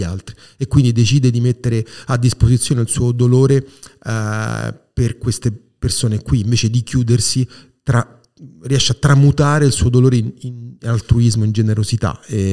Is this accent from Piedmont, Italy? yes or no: no; Rome, Lazio, Italy; Questa, io lo dico da romano, certo, è una città che mi piace molto.